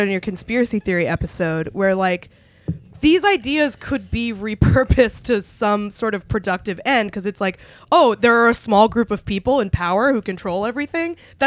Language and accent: English; New Hampshire, United States; I think like growing up in New Hampshire, like the main... the central political issue is like personal autonomy